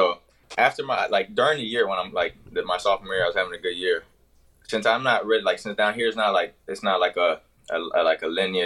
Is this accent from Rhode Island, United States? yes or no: no; Miami, Florida, United States; so growing up in Miami, since it's not really big on, like, basketball